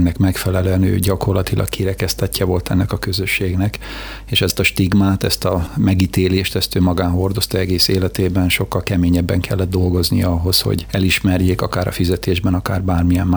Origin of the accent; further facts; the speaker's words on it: Győr-Moson-Sopron, Hungary; now in Érd, Hungary; házas vagyok, 28 éve vagyunk házasok feleségemmel, Anikóval, én a Szigetközből származom, egy kis faluból